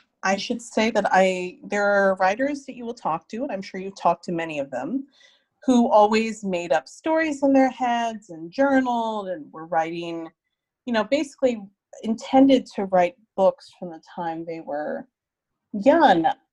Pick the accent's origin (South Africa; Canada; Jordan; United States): United States; now in Sweden; And right now, I'm an American, but right now I live outside of Stockholm because I have a Swedish husband and we have a daughter who is about to turn 11.